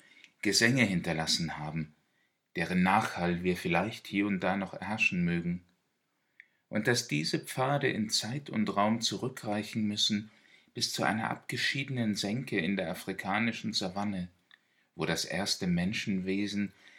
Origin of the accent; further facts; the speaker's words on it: Klein-Jasedow, Mecklenburg-Vorpommern, Germany; zwischen meinem Heimatort Klein-Jasedow in Ostvorpommern und dem Wohnort meiner Liebsten in Ostbrandenburg